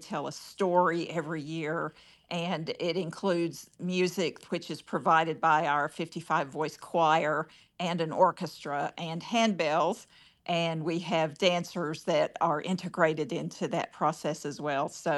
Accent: Johnson City, Tennessee, United States; I grew up in Johnson City and always loved music and wanted to be a professional musician.

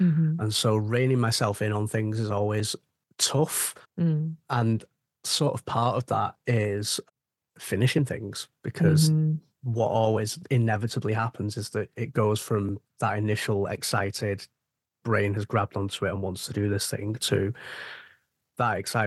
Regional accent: United Kingdom; because I'm British.

